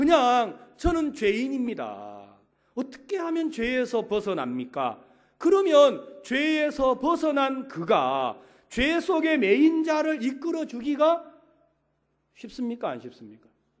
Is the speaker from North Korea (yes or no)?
no; South Korea; now in Paraguay; 저는 한국에서 왔습니다.